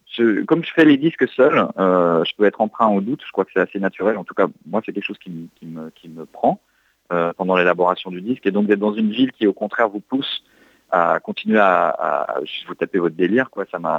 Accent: Paris, Île-de-France, France; moved away; j'ai quitté Paris. Moi, je suis de Paris à la base, en 99, pour déménager donc à San Francisco, où j'ai vécu une douzaine d'années avec ma famille.

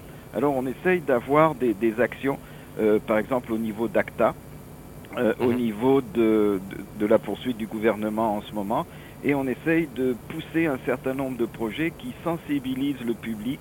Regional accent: France; now in Quebec, Canada; si vous entendez mon accent, il est plus français que canadien. J'ai émigré ici il y a une trentaine d'années.

